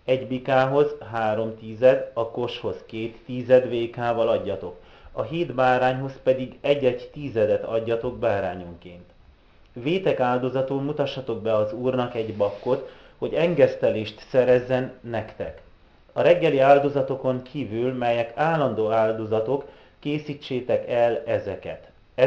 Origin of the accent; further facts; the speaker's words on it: Transylvania, Romania; now in Gödöllő, Hungary; nem régóta élek Gödöllőn, 2 éve költöztünk, második éve a család Erdélyből költöztünk ki Magyarországra